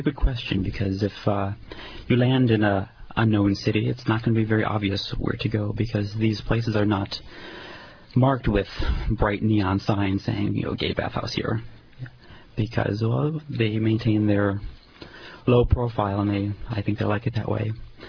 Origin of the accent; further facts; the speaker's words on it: Midwest, United States; I hail from the Midwest.